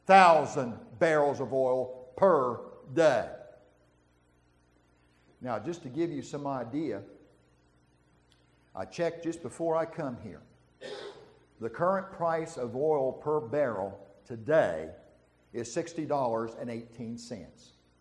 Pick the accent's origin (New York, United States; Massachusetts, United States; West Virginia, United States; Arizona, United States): West Virginia, United States; I'm from West Virginia. Don't hold that against me. But I'm from West Virginia. And I have traveled many a West Virginia backcountry road.